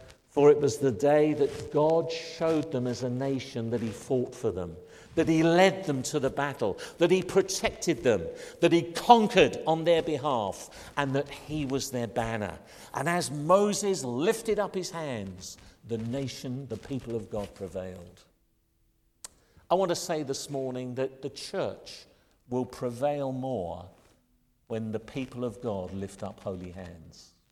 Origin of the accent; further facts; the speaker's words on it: United Kingdom; And I'm proud to say I'm British.